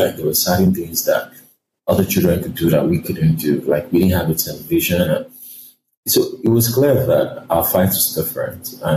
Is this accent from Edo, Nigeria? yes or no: no; Lagos, Nigeria; I grew up in Lagos, Nigeria, in a place called Isalodo in Ikorodu. Isalodo means down water. So it was in a slum community, riverine area.